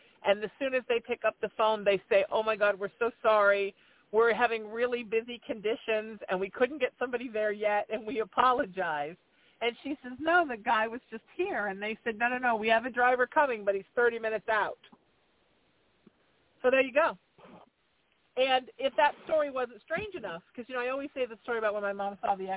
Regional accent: Huntington Beach, California, United States; it was where I grew up in Huntington Beach, still wasn't all developed

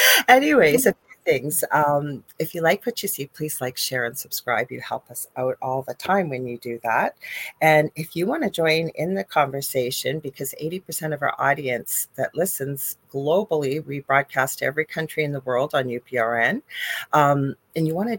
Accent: Canada; I'm one of the hosts. … I am a Canadian psychic medium, crystal Reiki energy healer, Akashic Records practitioner, spiritual teacher and mentor, and registered nurse.

